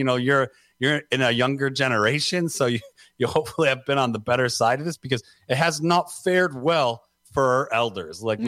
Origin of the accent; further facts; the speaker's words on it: Detroit, Michigan, United States; growing up in Detroit by so many factories right. and so many, also living by a paper mill now twice in my life, you know, I have grown, this sounds terrible, I've grown fond of the smell.